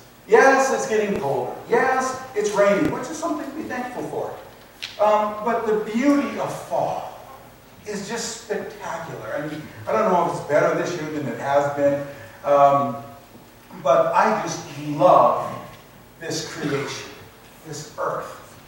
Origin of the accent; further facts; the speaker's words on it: Oregon, United States; You know, it kind of drives me nuts, because I grew up in Willamette Valley. A nice, long, flat valley that runs north-south.